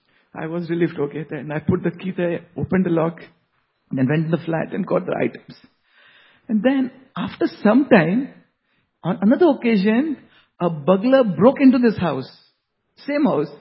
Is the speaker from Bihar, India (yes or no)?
yes; Bihar, India; You know, I'm from Bihar, the state of Bihar.